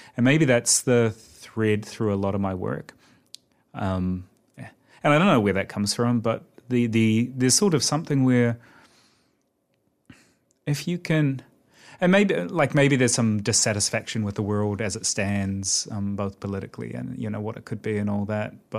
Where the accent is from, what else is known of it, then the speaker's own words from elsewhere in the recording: Otago, New Zealand; I grew up in Otago and it's the rugby colours of Otago, blue and gold.